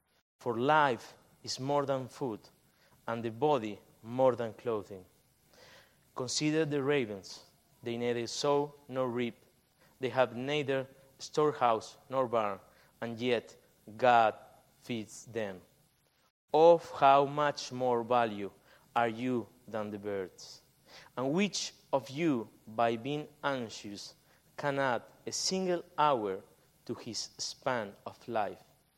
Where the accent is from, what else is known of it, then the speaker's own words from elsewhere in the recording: Argentina; I'm from Argentina. I'm so glad to be here.